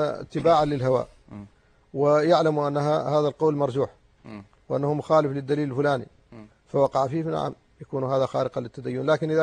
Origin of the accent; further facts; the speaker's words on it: Mauritania; وعندنا في موريتانيا ينقص التدين.